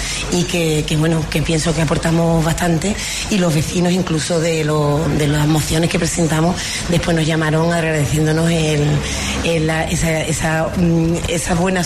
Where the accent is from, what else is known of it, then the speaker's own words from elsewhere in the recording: Huelva, Andalusia, Spain; yo pienso que estamos en Huelva, que somos de Huelva y tenemos que promocionar nuestra fiesta